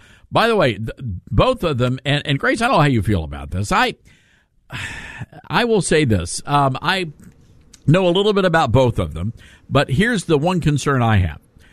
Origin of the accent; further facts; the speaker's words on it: the South, United States; you know, I'm from the South, and of course we have our Southern mama bears